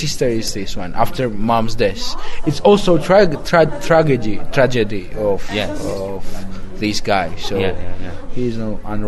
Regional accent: Georgia; English is a second language; and also I'm from Georgia, where this family is a strong institute still.

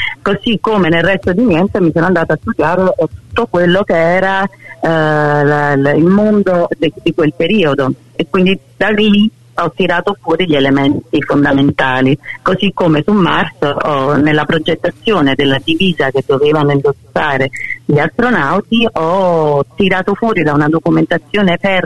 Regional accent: Naples, Campania, Italy; Da napoletana a Napoli negli anni Ottanta non c'era il cinema

